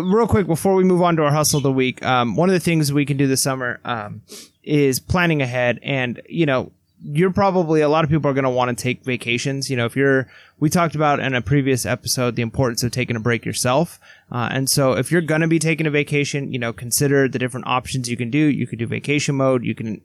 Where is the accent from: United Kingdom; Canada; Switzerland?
Switzerland; English is a second language; This will look weird to you guys because I'm from Switzerland